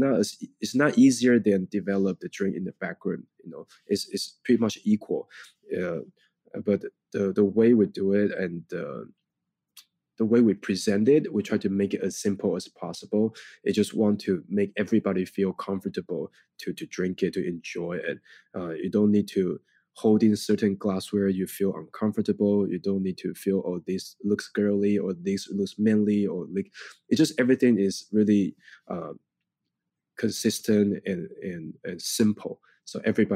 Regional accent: Taiwan; we grew up in Taiwan. We are basically drinking bubble tea grow up.

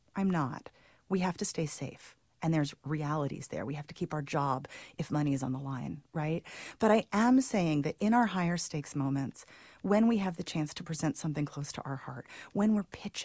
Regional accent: Santa Cruz, California, United States; went to a speech language pathologist in Santa Cruz, actually, my hometown, over a Christmas break

